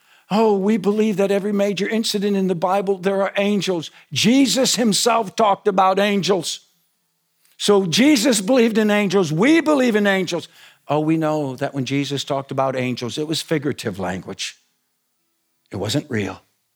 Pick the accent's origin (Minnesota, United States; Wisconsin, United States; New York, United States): Minnesota, United States; They loved my accent. And they loved that this boy was from Minnesota.